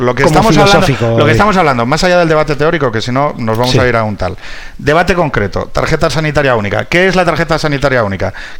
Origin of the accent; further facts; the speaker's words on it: Asturias, Spain; now in Madrid, Spain; Oye, que yo soy de Asturias, también un respeto.